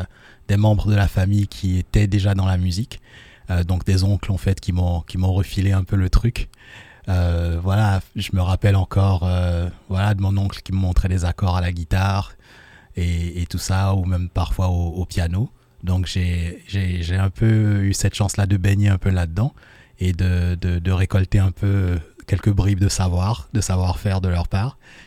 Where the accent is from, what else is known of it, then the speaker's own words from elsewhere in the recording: Benin; je suis d'origine, voilà, je suis originaire du Bénin